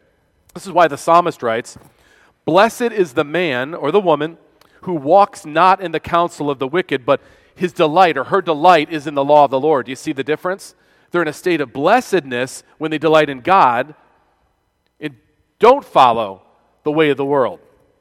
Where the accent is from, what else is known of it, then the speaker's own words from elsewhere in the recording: New York, United States; one of my first trips to the South, a sweet little old lady, she said, where are you from, son? I said, I'm from New York.